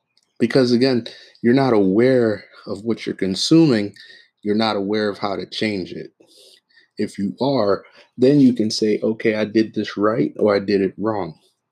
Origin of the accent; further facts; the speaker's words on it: Nairobi, Kenya; I'm not a minority Black man because I wasn't taught to think like that. I am originally from Nairobi, Kenya, and I was born and raised there, and I was raised in a majority African country.